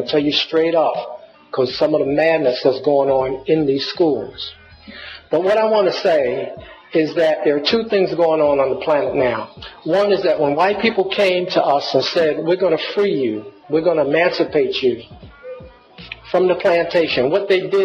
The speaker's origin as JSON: {"language": "English", "town": "Brooklyn", "region": "New York", "country": "United States", "tie": "born or raised there", "said": "First of all, I grew up in Brooklyn, and I saw, looking back on my life, I saw about 30 of my friends"}